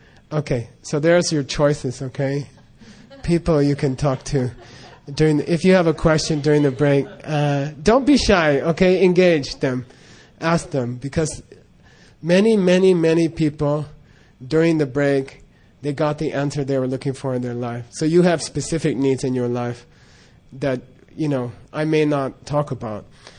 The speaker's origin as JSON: {"language": "English", "country": "United States", "tie": "born or raised there", "said": "I grew up in America, a Judeo-Christian background"}